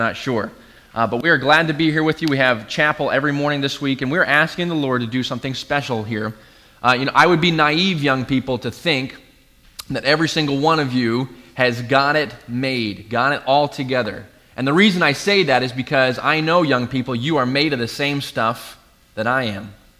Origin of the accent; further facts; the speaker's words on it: Maine, United States; moved away as an adult; also born or lived in Wisconsin; Originally, I grew up in Maine. That's where I came from. Then moved to Wisconsin, where I got married there, went to Bible college